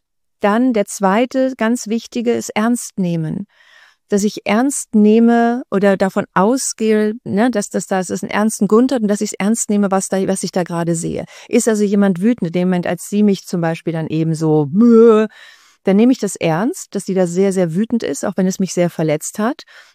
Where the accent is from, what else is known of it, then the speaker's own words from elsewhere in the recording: Spain; also born or lived in Germany; aber ich bin auch Spanierin, habe in Deutschland gelebt, das ist ja nicht dasselbe.